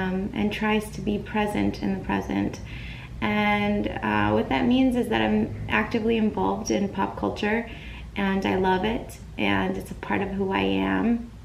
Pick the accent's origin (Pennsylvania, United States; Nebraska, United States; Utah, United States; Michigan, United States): Michigan, United States; Flint; also born or lived in Saudi Arabia; And I grew up in Flint, Michigan, and that I am an Arab American. My family emigrated to the United States in 1971.